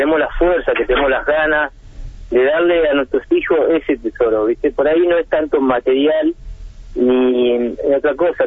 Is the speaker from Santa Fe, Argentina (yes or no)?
yes; Santa Fe, Argentina; Somos santafesinos, toda la familia.